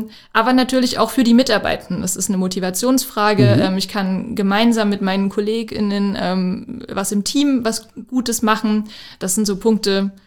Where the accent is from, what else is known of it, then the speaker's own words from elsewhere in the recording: Plauen, Saxony, Germany; ich bin in Plauen im Vogtland geboren, und dort bin ich auch zur Schule gegangen